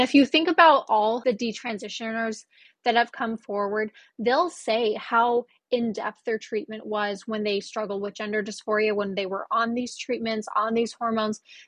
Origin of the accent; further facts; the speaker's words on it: United States; As an American, I want my taxpaying dollars to go towards a highly competent military.